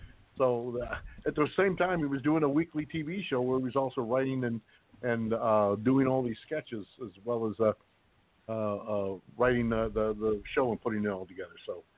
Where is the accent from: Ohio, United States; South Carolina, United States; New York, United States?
Ohio, United States; But it was a big part of growing up in Ohio